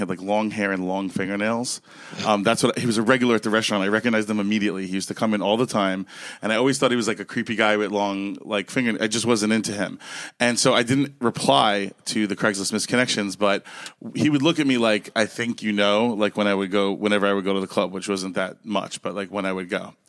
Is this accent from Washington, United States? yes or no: no; Florida, United States; also born or lived in Brooklyn; I'm from Brooklyn, but I grew up in South Florida.